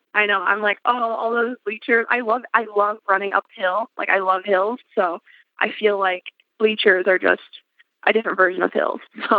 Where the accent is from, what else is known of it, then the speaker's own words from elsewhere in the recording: Chicago, Illinois, United States; So I'll be heading out west. I'm from Chicago, so that's like a pretty decent amount of travel for me.